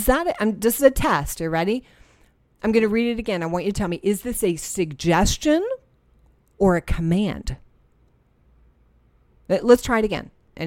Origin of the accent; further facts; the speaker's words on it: New Jersey, United States; maybe it's because I'm from New Jersey, happy thoughts never just pop into my head.